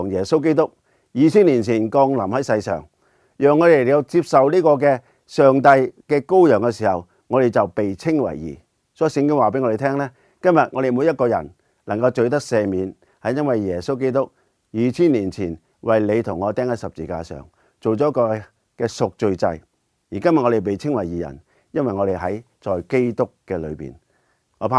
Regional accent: China; 同样的，我们中国的文化呢都有这些观念的。例如我们中国人的文字用部首来到造成的

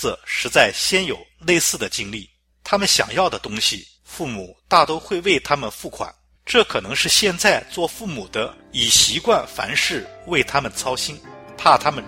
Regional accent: Hong Kong; 我儿时生活在70-80年代的香港，住在政府的公营房屋，属于基层市民

